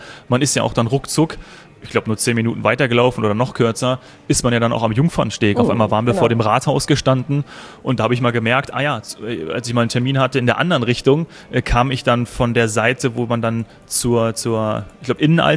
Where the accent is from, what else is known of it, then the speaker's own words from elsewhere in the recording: Munich, Bavaria, Germany; bei uns im Süden in München.